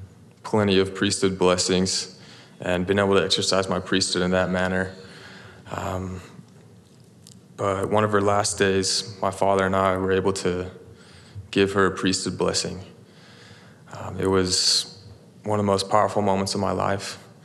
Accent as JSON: {"language": "English", "town": "Mapleton", "region": "Utah", "country": "United States", "said": "I'm from Mapleton, Utah."}